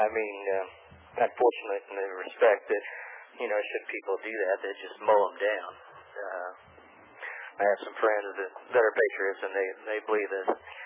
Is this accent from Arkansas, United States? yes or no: yes; Arkansas, United States; I'm from Arkansas.